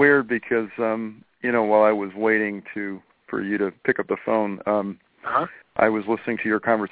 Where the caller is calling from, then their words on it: Los Angeles, California, United States; Well, I'm calling from Echo Park.